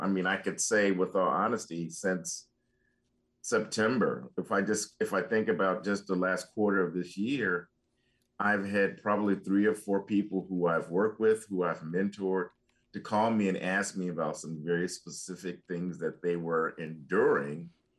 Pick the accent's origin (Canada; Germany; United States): United States; Chicago, Illinois; I remember reading about this growing up in Chicago, which has a traditional Bronzeville, which is reemerging as well.